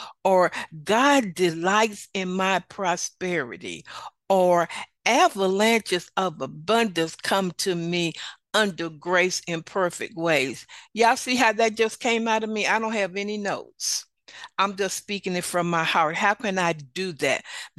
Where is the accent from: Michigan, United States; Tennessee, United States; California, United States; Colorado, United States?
Tennessee, United States; Chattanooga; Y'all know I'm from Chattanooga, Tennessee. My alma mater, Tennessee State University, is in Nashville.